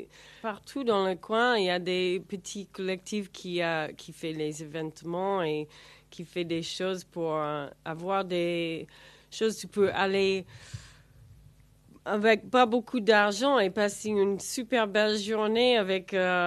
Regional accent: United States; French is a second language; moved away as an adult; also born or lived in Netherlands / England; now in France; Et j'habite ici en France pour presque 4 ans et je viens des États-Unis. Et les dernières, avant je viens en France, j'ai habité en Hollande pour 17 ans. Alors pas mal de temps, et 8 ans en Angleterre et 5 ans sur la route.

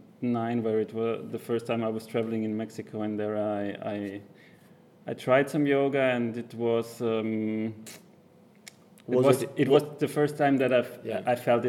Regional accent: Innsbruck, Tyrol, Austria; from Austria. I'm from Innsbruck.

